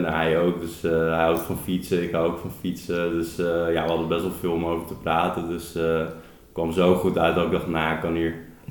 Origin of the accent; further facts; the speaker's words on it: Sneek, Friesland, Netherlands; Ik kom zelf ook uit Snee.